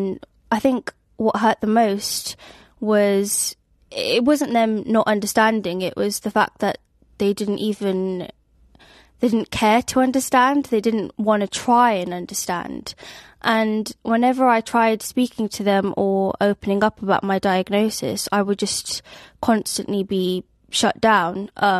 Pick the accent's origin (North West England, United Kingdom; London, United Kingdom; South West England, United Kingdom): London, United Kingdom; from London. My songs are genre fluid and most importantly represent my neurodiversity. However, being a British Indian female on the spectrum, I am certainly in the minority and feel extremely underrepresented.